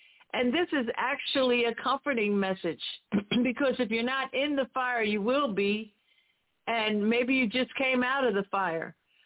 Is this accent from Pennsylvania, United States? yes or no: yes; Philadelphia, Pennsylvania, United States; Bishop Sylvester and I went to elementary school together. We're from Philly.